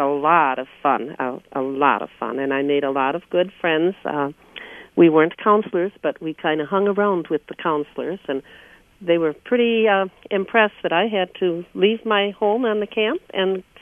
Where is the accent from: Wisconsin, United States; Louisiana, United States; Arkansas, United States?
Wisconsin, United States; East Troy; I met my husband through the camp, and we're both from East Troy